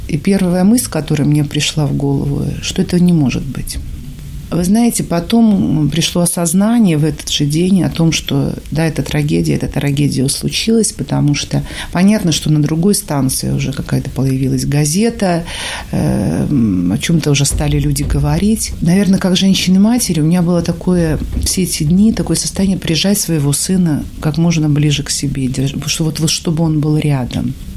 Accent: Murmansk, Murmansk Oblast, Russia; В купе, в котором я ехала, из Мурманчан была только я.

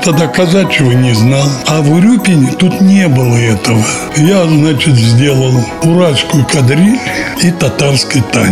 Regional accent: Ural, Russia; Я говорю: «Да я вот с Урала приехал, вот так, так, так».

